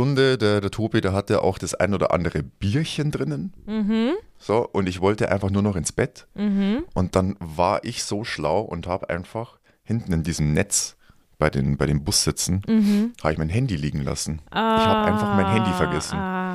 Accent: Landshut, Bavaria, Germany; da fahren wir von Landshut, von meinem Heimatort, fährt so ein Fanbus immer zur Allianz Arena.

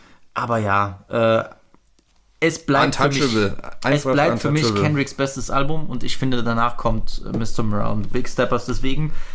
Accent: Germany; aber es ist natürlich normal für mich als die Person, die ich bin, aus Deutschland, dass ich hierher komme, dass ich ein White Boy bin.

